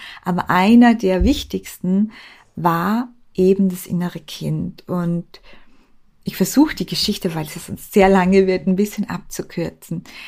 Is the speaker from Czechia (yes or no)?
no; Austria; now in Vienna, Austria; ich habe ein bisschen einen Dialekt. Und damit ihr wisst, warum, ich bin Österreicherin und ich wohne in Wien.